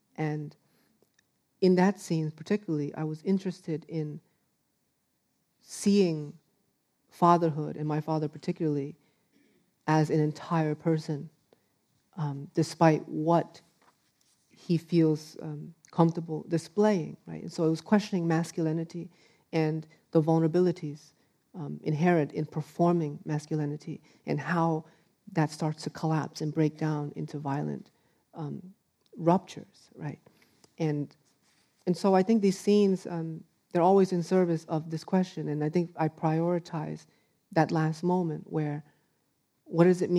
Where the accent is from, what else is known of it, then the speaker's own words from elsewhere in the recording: United States; as I grew up in America, I started to see these white men